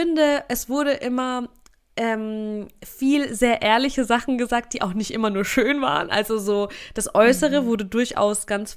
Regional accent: Bavaria, Germany; ich bin in Franken aufgewachsen und die Franken, die sagen auch ganz oft sowas wie, ist nicht schlecht.

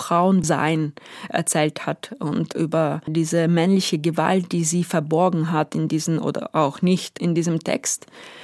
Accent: Ukraine; German is a second language; moved away as an adult; now in Germany; vielleicht gehe ich doch in die Ukraine zurück.

